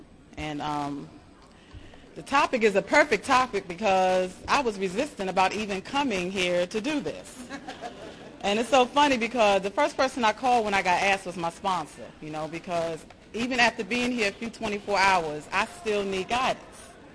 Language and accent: English; Brooklyn, New York, United States; I'm from Brooklyn, New York, so I thought, you know, that had a little clout with it. That you from the hood in Brooklyn